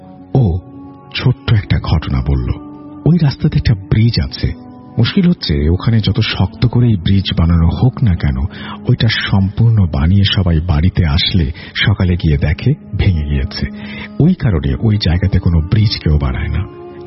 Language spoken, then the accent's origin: Bangla; Bangladesh; আচ্ছা যাই হোক, আমার বাড়ি বাংলাদেশে, তোমার বাড়ি নেপালে কোথায়?